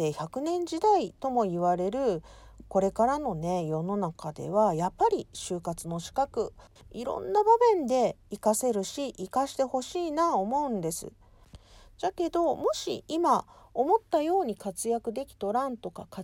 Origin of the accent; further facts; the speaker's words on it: Hiroshima, Japan; accent: Hiroshima dialect; 私の配信は広島弁なんでちょっと気になるかもしれんですけど